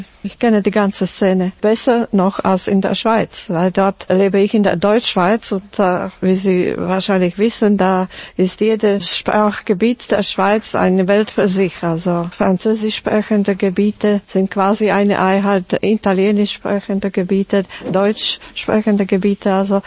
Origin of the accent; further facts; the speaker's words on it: Slovakia; moved away as an adult; now in Switzerland; Das sind meine Wurzeln. Ich komme aus der Slowakei und ja, das kann ich nicht leugnen und will nicht leugnen.